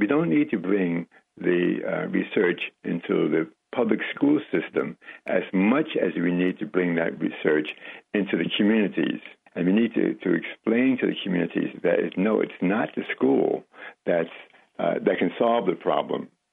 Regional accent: West Virginia, United States; born there; You mentioned before I was born in West Virginia.

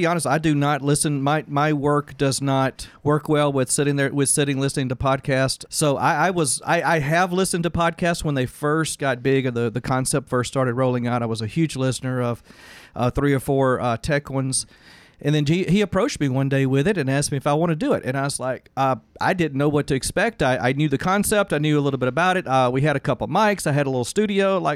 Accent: Mississippi, United States; See, when I grew up in Mississippi, we just called them rednecks.

